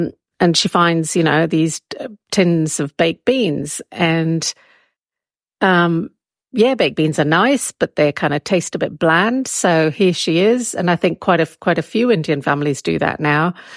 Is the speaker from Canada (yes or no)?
no; Malawi; I guess the real thing about growing up in Malawi was that everything was fresh